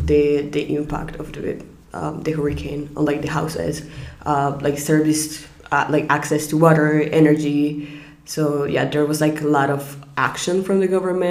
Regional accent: Nicaragua; English is a second language; now in Mostar, Bosnia and Herzegovina; from Nicaragua. I'm 17 years old, and I'm a second year in UWC Mostar.

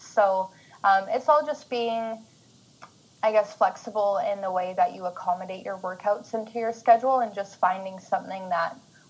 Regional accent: British Columbia, Canada; I live in a small city / town on Vancouver Island. I'm from British Columbia, Canada.

